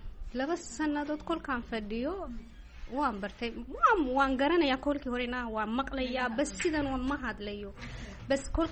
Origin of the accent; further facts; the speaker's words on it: Dire Dawa, Ethiopia; Somali is a second language; Itoobiya, Dhiridhoo aan ka yimiday.